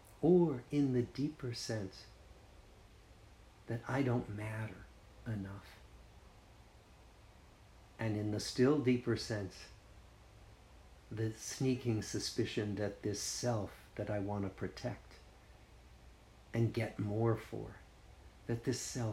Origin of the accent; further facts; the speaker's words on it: Newton, Massachusetts, United States; I see it in my hometown of Newton